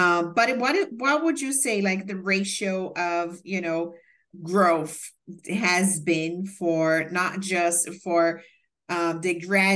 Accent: Cuiabá, Mato Grosso, Brazil; I'm from Cuiabá

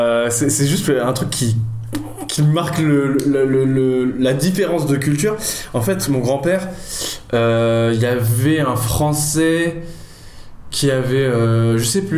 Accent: Morocco; même moi quand j'y repense à mon enfance au Maroc et tout

